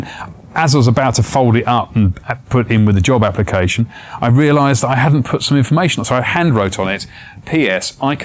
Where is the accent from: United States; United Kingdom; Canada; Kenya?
United Kingdom; South East England; I grew up in East Sussex. I moved to the West Country for university.